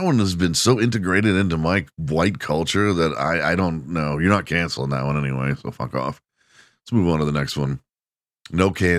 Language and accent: English; Texas, United States; Oh, I'm from Texas. We know about it.